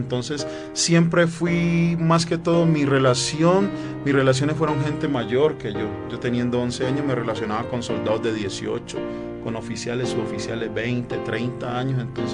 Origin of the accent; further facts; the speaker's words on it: Cali, Valle del Cauca, Colombia; born there; a una ciudad cerca de donde yo nací, en Cali.